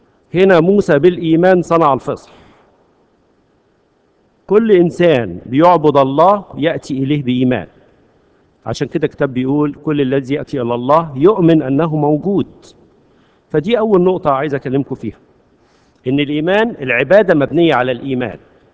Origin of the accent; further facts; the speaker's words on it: Egypt; فلنا الفخر إن إحنا مصريين